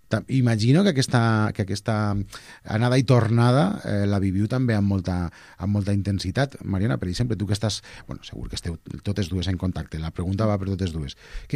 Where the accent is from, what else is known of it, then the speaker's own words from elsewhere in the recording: Castelló de la Plana, Valencian Community, Spain; Jo soc de Castelló, ja, i igual m'ho noteu una mica per l'accent, i allà l'esplai no existeix massa